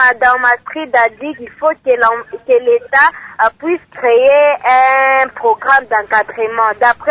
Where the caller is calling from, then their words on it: Lubumbashi, Haut-Katanga, DR Congo; ici chez nous à Lubumbashi